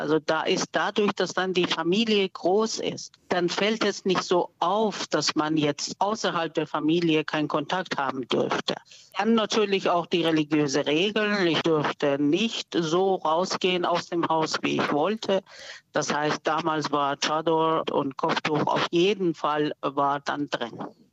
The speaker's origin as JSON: {"language": "German", "country": "Iran", "second_language": "German", "moved": "yes", "lives_now": "Germany", "said": "weil ich ja auch als Iranerin aus dem Iran kam"}